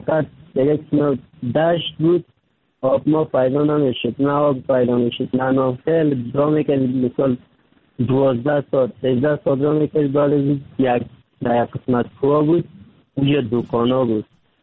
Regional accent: Kabul, Afghanistan; now in Turkey; 3 سال میشه ترکیه آمدم، از افغانستان 3 سال میشه رکن فیلن هم ترکیه هستم. اما از افغانستان آمدم طرف پاکستان آوردم، آمدم از کابل آمدم،

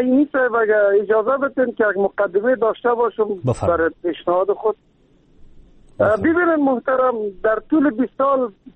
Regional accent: Kabul, Afghanistan; born or raised there

